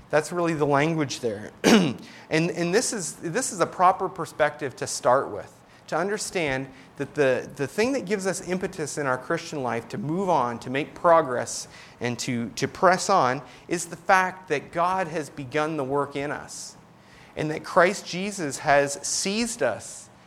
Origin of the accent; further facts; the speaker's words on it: Canada; accent: Canadian; Probably one of the reasons I don't say sorry a lot is because I know you guys will mock my Canadian accent.